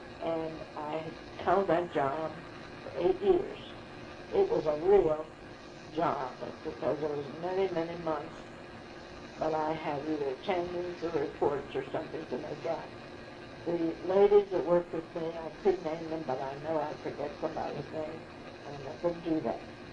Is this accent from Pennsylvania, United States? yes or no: no; Maryland, United States; I was raised in Maryland.